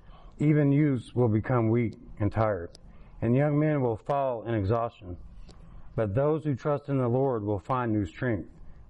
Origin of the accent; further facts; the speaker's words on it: Kokomo, Indiana, United States; born there; So, I was born in Kokomo, obviously